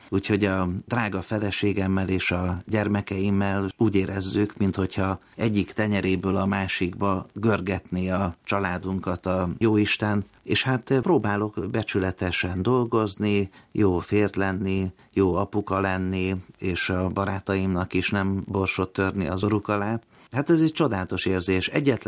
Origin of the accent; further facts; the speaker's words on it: Hungary; moved away as an adult; Én ezt magyarként, illetőleg a Magyar Művészeti Akadémia tagjaként és a magyarországi keresztény közösséggel együtt élem át sikerként.